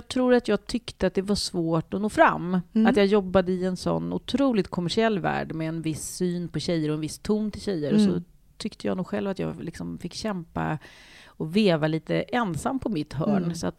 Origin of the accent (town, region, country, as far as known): Vånga, Östergötland, Sweden; born or raised there; also born or lived in Öxnered